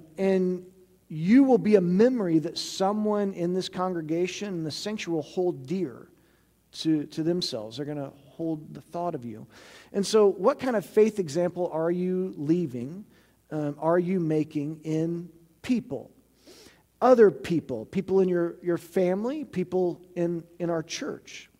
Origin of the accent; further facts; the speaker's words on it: Missouri, United States; I grew up in Missouri, and so I wasn't around any of my extended family much. Texas, Oklahoma, that's where they all were.